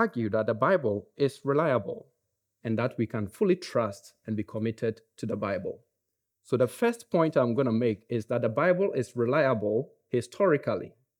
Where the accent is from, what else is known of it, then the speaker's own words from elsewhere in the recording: Ghana; accent: Ghanaian English; I would like to apologize for my Ghanaian English accent.